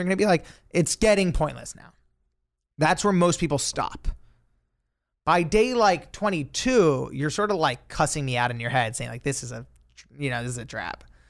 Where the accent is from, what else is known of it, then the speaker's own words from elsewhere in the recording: Los Angeles, California, United States; I was, you know, born and raised in Los Angeles. This is where I currently live.